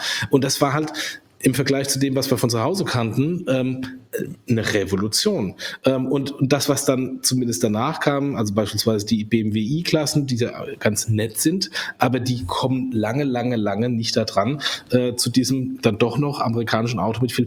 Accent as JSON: {"language": "German", "country": "Germany", "said": "dass wir als Deutsche, und das sage ich jetzt mal ganz speziell, ich als Deutscher"}